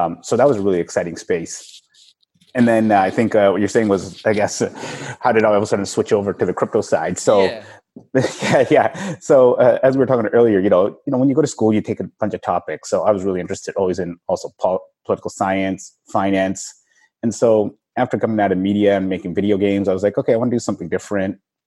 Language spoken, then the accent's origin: English; Vancouver, British Columbia, Canada; I mean, I'm from Vancouver originally.